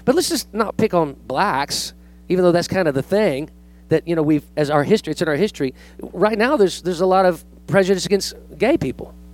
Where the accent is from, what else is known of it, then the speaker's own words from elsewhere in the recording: San Jose, California, United States; but I grew up in California. If you look at my yearbook, I'm a minority.